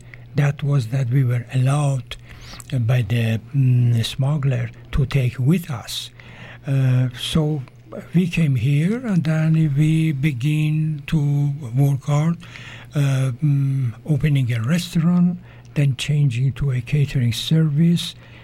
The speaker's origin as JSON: {"language": "English", "country": "Iran", "tie": "born or raised there", "also_born_or_lived": "Austria", "moved": "as an adult", "said": "So I was born and living in Iran. Then I went for study to Austria. When I was finished, I thought, let's go back to my country and work there."}